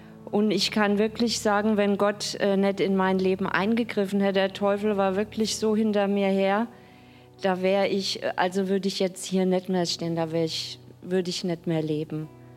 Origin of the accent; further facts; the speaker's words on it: Kitzingen, Bavaria, Germany; Ich komme aus Kitzing in der Nähe von Würzburg.